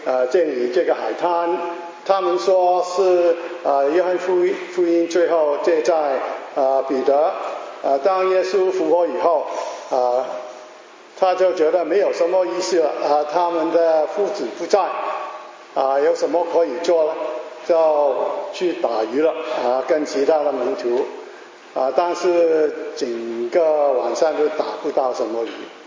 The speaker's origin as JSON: {"language": "Chinese", "country": "China", "said": "其实我们中国人也有一句话，家家都有一本什么难念的经"}